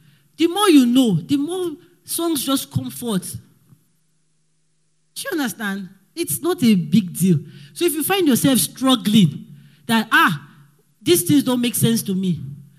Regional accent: Delta, Nigeria; because I grew up in Delta State

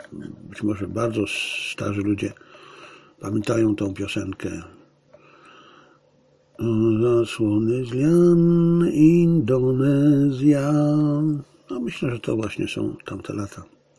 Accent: Zabrze, Silesian Voivodeship, Poland; born there; ja urodziłem się w roku 50, jak Państwu mówiłem wielokrotnie, w Zabrzu

